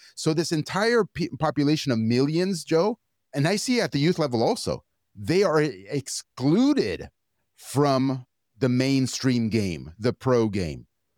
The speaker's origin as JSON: {"language": "English", "country": "Argentina", "said": "I'm from Argentina, Argentine heritage. All my family's from Argentina."}